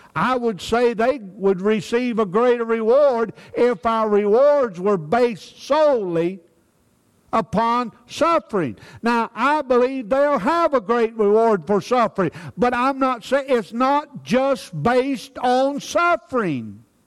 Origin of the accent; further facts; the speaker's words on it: United States; born there; I thank the Lord that I was born in America